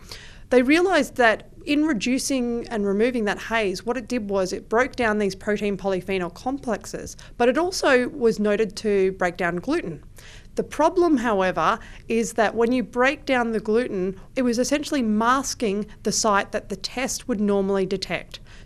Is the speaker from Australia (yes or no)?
yes; Australia; I'm Australian